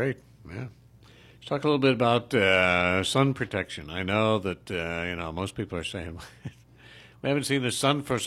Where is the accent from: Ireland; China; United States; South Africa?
Ireland; Like, I'm Irish, so, you know, Irish people tend to be very fair.